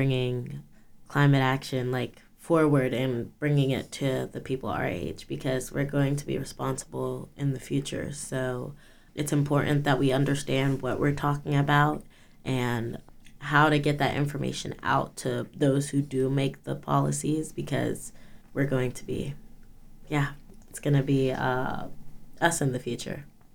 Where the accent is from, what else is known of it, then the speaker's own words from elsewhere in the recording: Braddock, Pennsylvania, United States; For me, I grew up in Braddock. So we have a steel mill right near us.